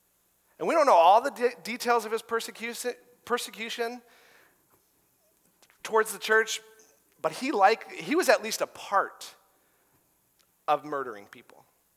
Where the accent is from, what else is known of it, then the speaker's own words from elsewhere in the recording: Alaska, United States; I'm Alaskan. I spent a little time in Texas.